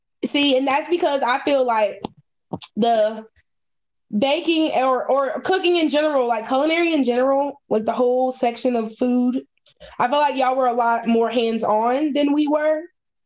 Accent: Georgia, United States; And it's crazy because I grew up in Georgia and now she's in Georgia.

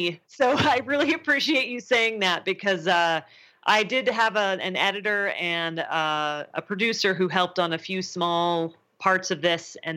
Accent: Idaho Falls, Idaho, United States; also born or lived in Washington, D.C.; So I grew up in Idaho Falls, which is where you guys are, and then kind of bounced around the U.S. a little bit and ended up living in Washington, D.C.

